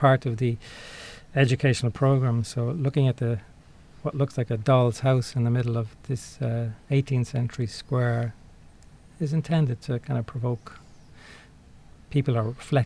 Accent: Dublin, Leinster, Ireland; And I grew up in one in Ballyfermot.

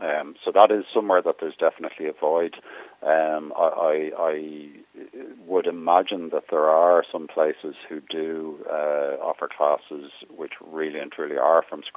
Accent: Dublin, Leinster, Ireland; first language Irish; English is a second language; of my parents originally hail from Gaeltacht regions. My father was from Kerry, my mother was from Donegal. But I grew up in Dublin. We grew up with Irish as a family language. I was educated through Irish in primary school. So we spoke Irish.

